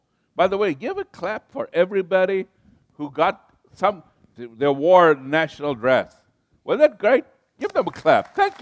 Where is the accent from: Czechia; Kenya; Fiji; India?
Kenya; now in United States; I am from Africa, you know that. I was born in Kenya. And I often say I'm an American citizen, so I'm African-American.